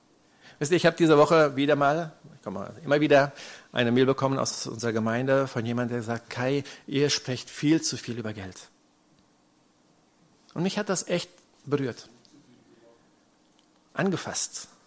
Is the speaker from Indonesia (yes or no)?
yes; Indonesia; ich bin in Indonesien aufgewachsen